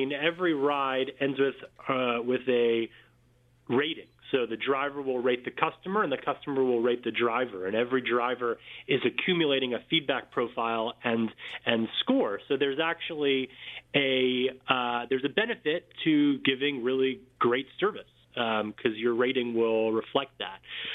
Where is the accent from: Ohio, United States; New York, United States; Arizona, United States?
New York, United States; Queens; When I was growing up in Queens, I wouldn't ask my dad for the car keys. I'd ask for the Metro card.